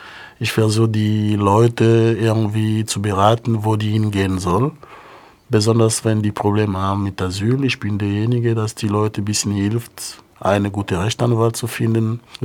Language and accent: German; Angola; now in Germany; Ja, ich komme aus Angola. Ich bin seit 1983 hier in Deutschland.